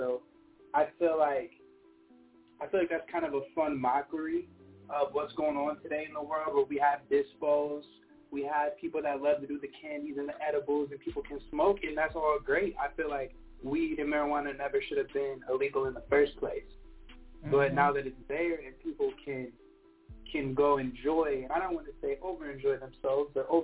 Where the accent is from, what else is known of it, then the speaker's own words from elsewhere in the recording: Toledo, Ohio, United States; I'm from Toledo, Ohio.